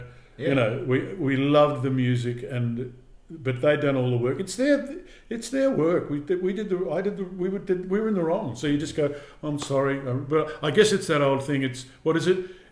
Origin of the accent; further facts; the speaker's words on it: Australia; which I had, because I'm an Australian.